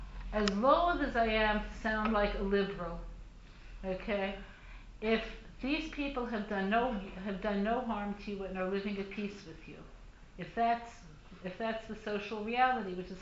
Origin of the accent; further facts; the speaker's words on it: Brooklyn, New York, United States; you know me, I'm from Brooklyn. I have enough money.